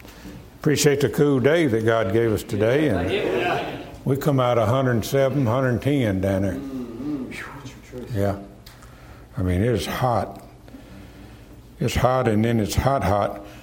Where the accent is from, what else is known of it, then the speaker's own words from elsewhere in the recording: Mississippi, United States; And that's the way I was raised down in South Mississippi.